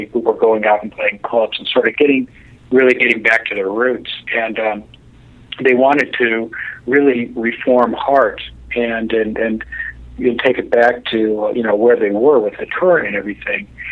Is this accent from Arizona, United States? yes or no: no; San Diego, California, United States; Well, I grew up in San Diego and was in bands.